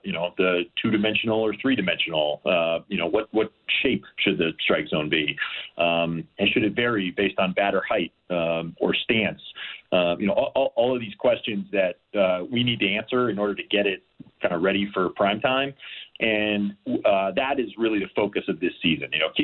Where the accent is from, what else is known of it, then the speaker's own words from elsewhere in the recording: New Jersey, United States; I grew up a Met fan. I grew up in New Jersey, and the Mets had a guy named Lenny Harris